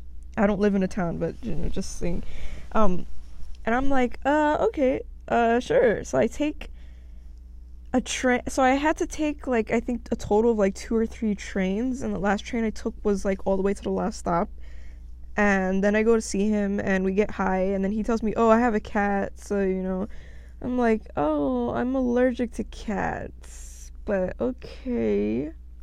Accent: United States; born there; So, where I was born, I was born here in America, United States, and if I have a mixed background, yes, within my culture.

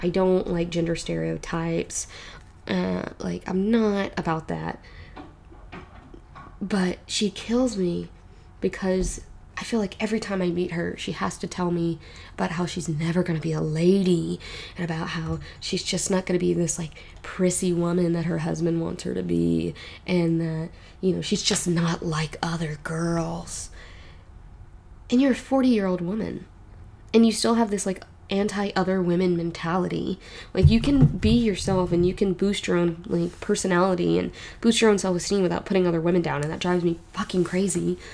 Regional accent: Texas, United States; anytime I go to visit family in Arkansas, I come back and my accent is a lot thicker. And it doesn't sound exactly like this, but it just gets a little bit worse. And as a kid living in Texas, I tried to change it a little bit.

